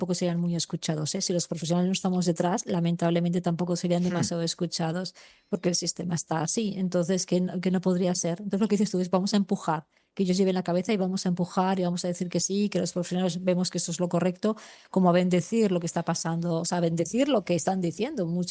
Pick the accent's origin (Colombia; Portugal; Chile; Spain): Spain; Zaragoza, Aragon; soy de Zaragoza y hay una vía principal